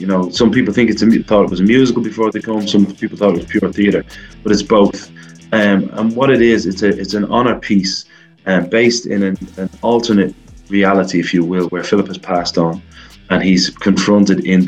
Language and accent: English; Dublin, Leinster, Ireland; I'm from Drimna, Dublin 12. I am an actor and I do have a musical background.